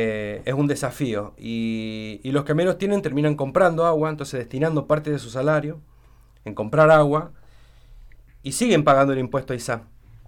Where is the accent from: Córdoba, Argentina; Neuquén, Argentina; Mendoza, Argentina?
Mendoza, Argentina; Lavalle; me crié en mi infancia en 3 de Mayo, después nos fuimos al barrio República del Perú, ya hace más de 30 años.